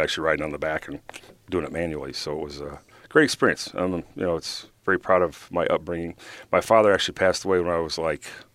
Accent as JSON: {"language": "English", "town": "Rock Island", "region": "Illinois", "country": "United States", "tie": "born there", "said": "Yeah, I was born in Rock Island, Illinois."}